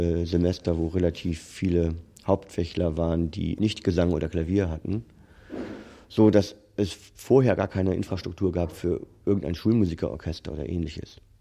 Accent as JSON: {"language": "German", "region": "Hamburg", "country": "Germany", "said": "Ich komme aus Hamburg"}